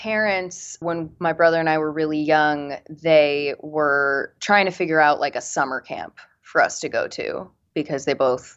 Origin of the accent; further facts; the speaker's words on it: Connecticut, United States; Yes, I'm from Connecticut.